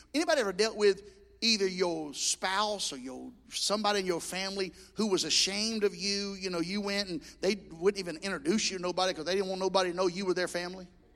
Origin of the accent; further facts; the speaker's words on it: the South, United States; ma'am, we're from the South. You know, because that's what they expect you to sound like. So I'd go, ma'am, we're from the South. And in the South, we give ladies a seat.